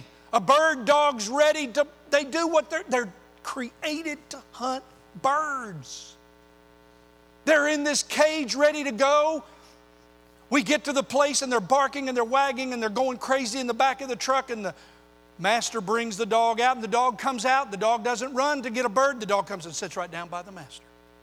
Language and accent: English; Oklahoma, United States; Now, I grew up in Oklahoma, and one of the things as a boy